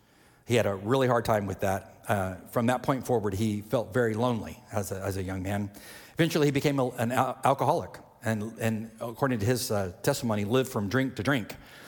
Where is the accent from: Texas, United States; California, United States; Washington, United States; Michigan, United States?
California, United States; So he spent 33 days in the Betty Ford Center in Palm Springs near my hometown where I grew up.